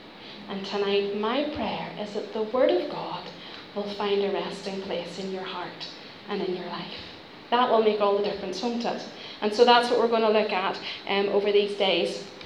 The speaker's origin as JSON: {"language": "English", "region": "Northern Ireland", "country": "United Kingdom", "said": "you can tell that I'm not from around these parts. I'm from, I'm from Ireland. Yeah, it's hard to hide that one, isn't it?"}